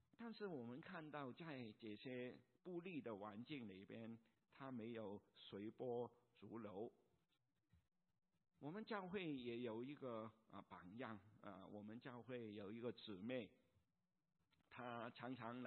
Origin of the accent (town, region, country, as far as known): China